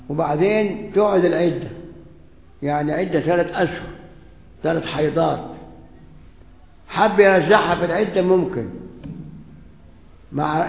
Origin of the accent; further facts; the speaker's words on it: Egypt; عندنا في مصر ناس بيضربوا الطوب بعضهم بعض